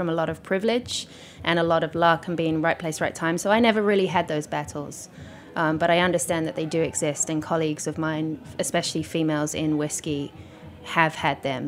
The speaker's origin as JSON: {"language": "English", "region": "England", "country": "United Kingdom", "said": "a female, English, although most people think I'm Australian. Because my accent has derailed along the years."}